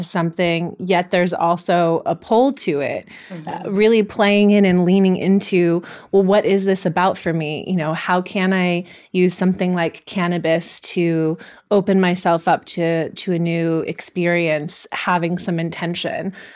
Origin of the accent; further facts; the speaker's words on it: California, United States; I think growing up in the Bay Area, I have less of that because I've seen it throughout my whole life